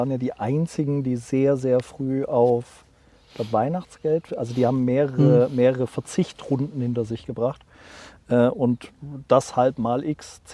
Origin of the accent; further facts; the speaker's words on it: East Germany, Germany; Das als Ostdeutscher schlägt mir da natürlich auch ein bisschen das Herz zusammen